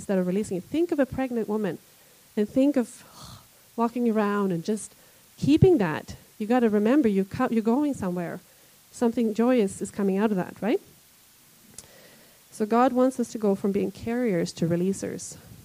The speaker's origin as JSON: {"language": "English", "country": "Sweden", "tie": "born or raised there", "lives_now": "Canada", "said": "I grew up in Sweden, so we lived in Sweden, and then I came over here"}